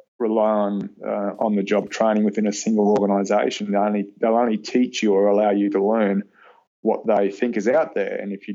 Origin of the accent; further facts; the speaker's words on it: Australia; accent: Australian; Sorry, that's my vicious Australian accent coming through.